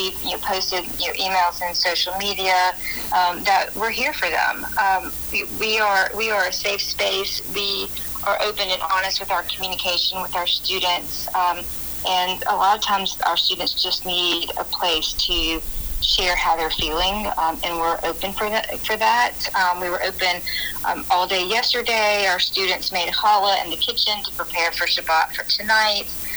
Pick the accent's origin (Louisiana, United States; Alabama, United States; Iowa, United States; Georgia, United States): Alabama, United States; Montgomery; I grew up in Montgomery, Alabama. My whole family is Jewish